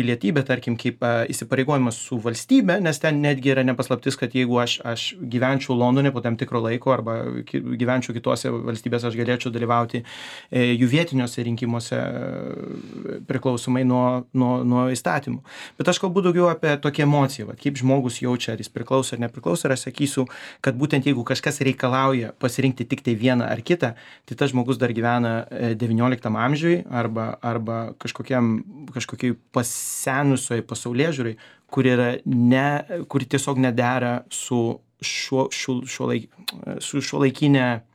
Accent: Colombia; also born or lived in Lithuania; Aš esu kolumbietis, aš esu lietuvis, aš taip pat esu muzikantas, aš esu žmogus, kuris turi tam tikrą tikėjimą.

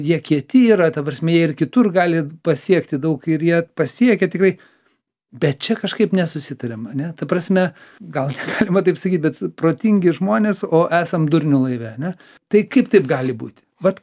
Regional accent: Klaipėda, Klaipėda County, Lithuania; born there; moved away as an adult; now in Vilnius, Lithuania; Aš irgi gimiau Klaipėdą, išvažiavau į studijuoti universitetą ir į Vilniaus gyventi

